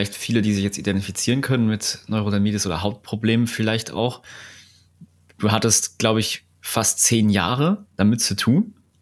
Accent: Thuringia, Germany; Wir kommen ja aus Thüringen.

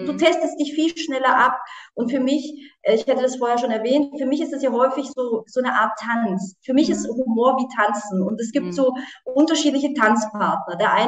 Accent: Germany; moved away as an adult; now in Austria; Also ich bin ja Deutsche. Also ich bin in Deutschland ja aufgewachsen, ich lebe seit 16 Jahren in Österreich

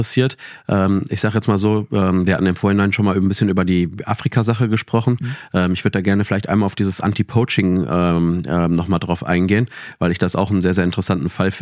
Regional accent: Dortmund, North Rhine-Westphalia, Germany; ich komme aus Dortmund

